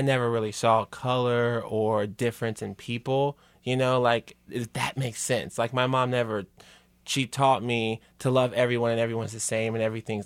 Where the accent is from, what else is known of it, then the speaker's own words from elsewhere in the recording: Kansas City, Missouri, United States; I grew up right off 39th Street, 39th and Highland. So I'm right by Truce and Paseo.